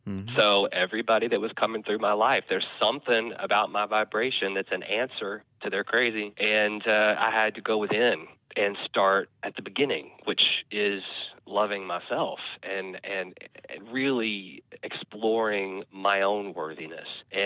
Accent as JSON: {"language": "English", "region": "Tennessee", "country": "United States", "said": "I'm from East Tennessee, so we were able to go to Nashville anytime we needed to."}